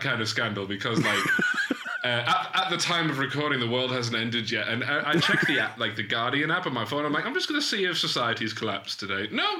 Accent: Durham, North East England, United Kingdom; accent: northern; My accent is not very typical of Durham. Sometimes I get asked where I'm from, and I'm like, I'm from here.

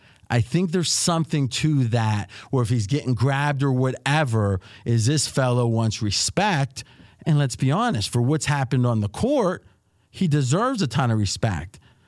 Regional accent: Ohio, United States; I grew up in Ohio.

